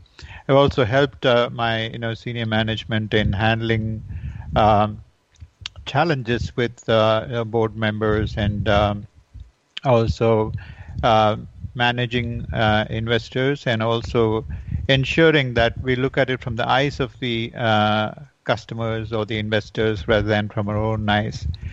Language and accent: English; Chennai, Tamil Nadu, India; also born or lived in Guruvayur; now in United States; I was born in Kerala in a temple town called Guruvayur, but I grew up in Chennai.